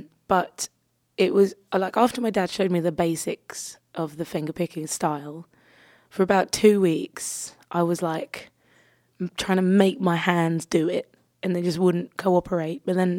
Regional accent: London, United Kingdom; I'm from London, South London originally.

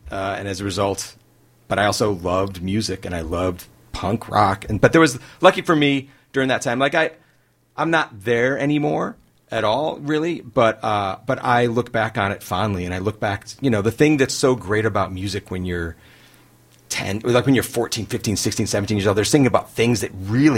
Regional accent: Midwest, United States; I didn't, you know, I grew up in the Midwest.

